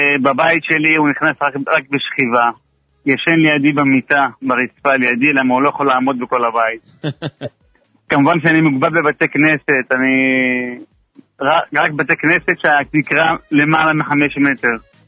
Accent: Yemen; אני מתימן

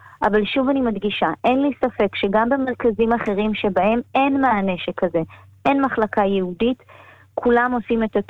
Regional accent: Jerusalem, Jerusalem District, Israel; אני ירושלמית.

